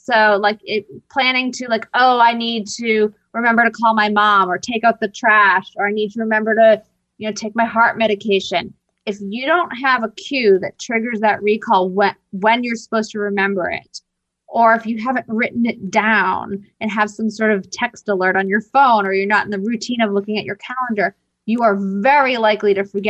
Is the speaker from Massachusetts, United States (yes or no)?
yes; Boston, Massachusetts, United States; And I'm from Boston.